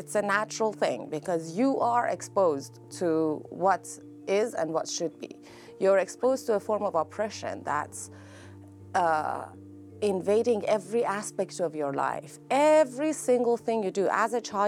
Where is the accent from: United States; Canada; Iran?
Iran; moved away; a new life, completely different from where I was raised in Iran, and exposure to a whole different culture, which came with a lot of shocks